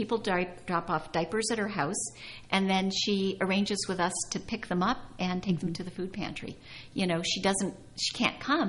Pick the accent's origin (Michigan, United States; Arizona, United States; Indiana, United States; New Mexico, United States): Michigan, United States; I know I'm from Michigan originally, and my sister is in California, and my brother's in Minnesota